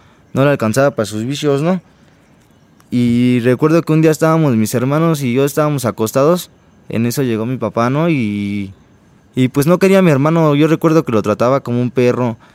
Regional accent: Ciudad Juárez, Chihuahua, Mexico; yo soy de Ciudad Juárez, Chihuahua. Crecí con mis padres, mis dos hermanas mayores y mi hermano menor. Pues nosotros nos trasladamos de un lado a otro por los oficios de mi papá

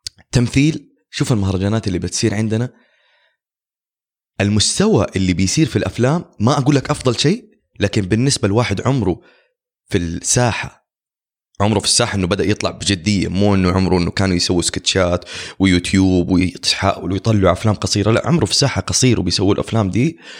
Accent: Saudi Arabia; أعتقد من أهم المميزات اللي كانت عندنا في السعودية وما كنا نسوق لها

